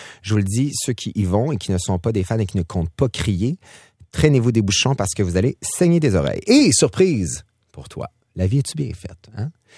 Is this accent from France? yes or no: no; Saint-Jean-sur-Richelieu, Quebec, Canada; Et moi, je viens de Saint-Jean-sur-Richelieu et j'étais là à la genèse de la folie en 96